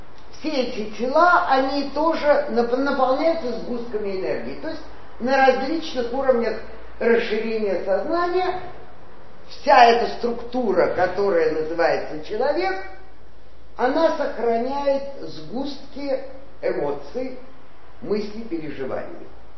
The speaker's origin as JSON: {"language": "Russian", "region": "Baku", "country": "Azerbaijan", "tie": "born or raised there", "said": "я родилась в Баку, в старой крепости, где был высокий уровень наркомании, преступности, крыс, антисанитарии."}